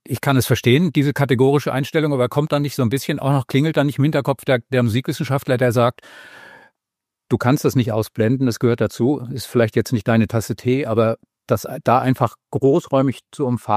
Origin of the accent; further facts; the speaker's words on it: Münster, North Rhine-Westphalia, Germany; moved away; Ich bin ja schon weg aus Münster, bevor das Ganze losging.